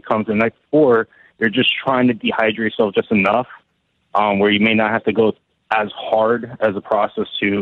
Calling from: New Jersey, United States; I'm calling from New Jersey.

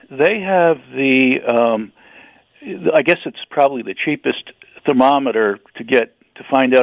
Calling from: Norwich, Connecticut, United States; My question is, because … from Norwich, Connecticut, is you know how the mood ring changes its colors?

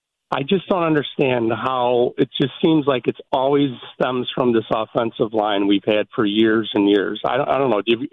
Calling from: Chicago, Illinois, United States; I'm calling from Galewood.

